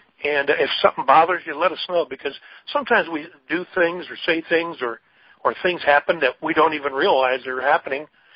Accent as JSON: {"language": "English", "region": "Minnesota", "country": "United States", "tie": "born or raised there", "said": "And I think my home state, Minnesota, the other day was 20 below, 27 below zero."}